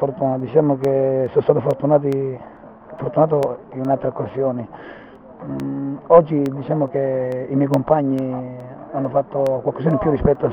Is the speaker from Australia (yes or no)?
no; Naples, Campania, Italy; now in Milan, Italy; ma io vivo a Milano, sono un milanese adottato, un napoletano tipico.